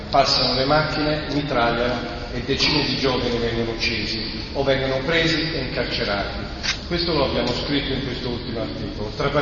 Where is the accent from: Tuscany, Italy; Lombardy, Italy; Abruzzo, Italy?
Abruzzo, Italy; Pescara; sarei venuto lo stesso personalmente, ovviamente, perché sono di Pescara.